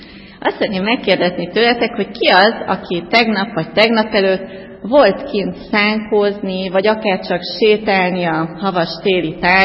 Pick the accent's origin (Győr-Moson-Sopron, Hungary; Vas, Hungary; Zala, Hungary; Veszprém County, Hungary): Veszprém County, Hungary; akkor a Bakonyban nőttem fel, ahol szép nagy dombok voltak, meg hegyek